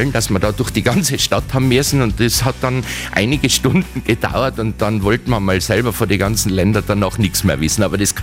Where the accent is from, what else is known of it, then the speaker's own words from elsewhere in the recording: Innsbruck, Tyrol, Austria; born there; Ich bin ein gebürtiger Innsbrucker, ich wohne nicht weit vom Dez, das kennen viele Leute.